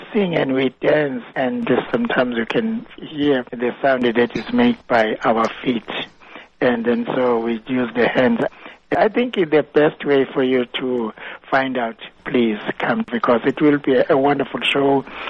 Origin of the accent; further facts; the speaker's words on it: South Africa; English is a second language; Yes, we're all from South Africa.